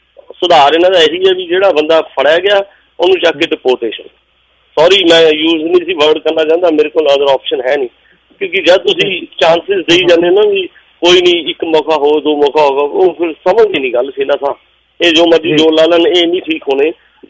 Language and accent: Punjabi; Punjab, India; ਮੈਂ ਰੇਸਿਸਟ ਨਹੀਂ ਹੈਗਾ, ਮੈਂ ਪੰਜਾਬੀ ਹੈਗਾ